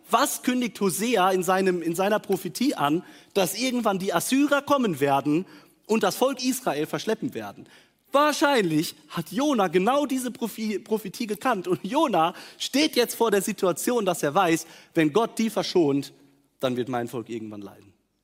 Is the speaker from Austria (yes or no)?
no; Germany; weil ich bin groß geworden in Deutschland.